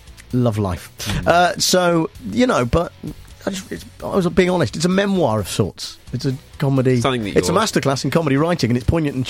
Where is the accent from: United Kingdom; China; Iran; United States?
United Kingdom; Nuneaton, West Midlands; Some people who may have written a book about growing up in Nuneaton, you mean?